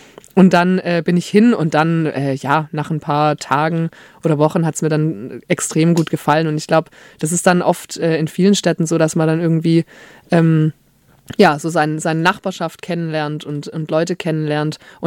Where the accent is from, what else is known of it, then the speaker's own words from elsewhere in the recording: Stuttgart, Baden-Württemberg, Germany; Also ich bin auch in Stuttgart aufgewachsen